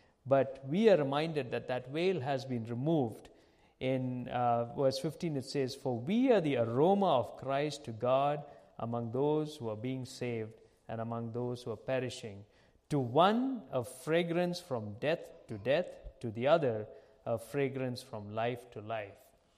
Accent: Kuwait; also born or lived in India; now in Dubai, United Arab Emirates; I live in Dubai. I am from India and grew up in Kuwait, lived there for 48 years, and most recently moved to Dubai.

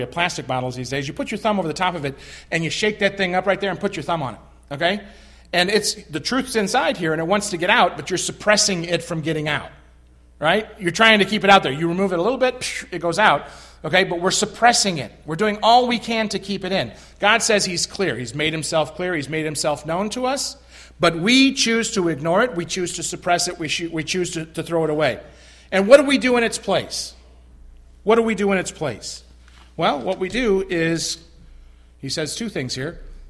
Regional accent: Iowa, United States; I'm from Iowa. I'm from the small town of Parkersburg, Iowa. I'm from Waterloo, Iowa.

